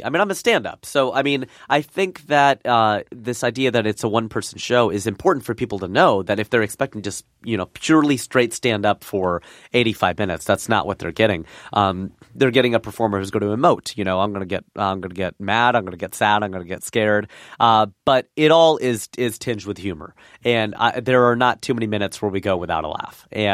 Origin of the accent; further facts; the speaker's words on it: Fairfield, Ohio, United States; also born or lived in Hamilton; I was born in Hamilton. I was raised in Fairfield. And I went to Fairfield High School, went to University of Cincinnati, and I worked at Procter & Gamble. So I'm about as Cincinnati as it gets.